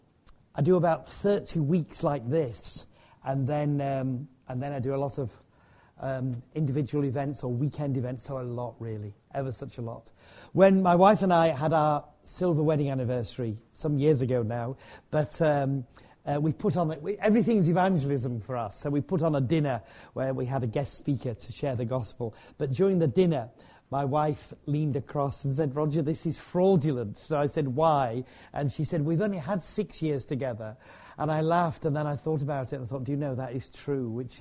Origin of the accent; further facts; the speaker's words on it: Leeds, Yorkshire and the Humber, United Kingdom; born there; in Leeds, which is now a geriatric hospital, so I may just begin and end my day in the same place, you never know.